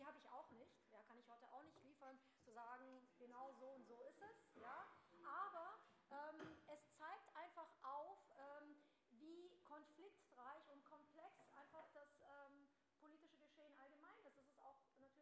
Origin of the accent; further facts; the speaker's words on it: Ulm, Baden-Württemberg, Germany; now in Switzerland; Also ich stamme aus Ulm, da ist noch recht ruhig gerade, ja, aber meine Eltern sind tatsächlich auch aus diesem Gebiet.